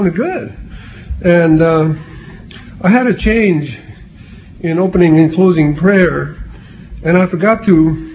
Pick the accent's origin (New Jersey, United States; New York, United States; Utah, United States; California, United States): California, United States; Stockton; I'm from Stockton, California, and I'm going to be leading songs here in Modesto for services this morning once again.